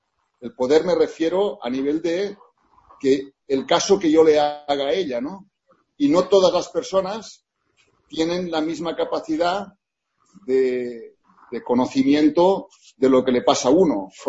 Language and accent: Spanish; Spain; yo como español